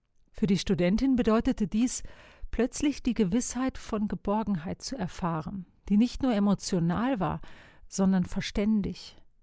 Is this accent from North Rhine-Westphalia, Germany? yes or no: yes; North Rhine-Westphalia, Germany; in Gegenden wie in meiner Heimat Westfalen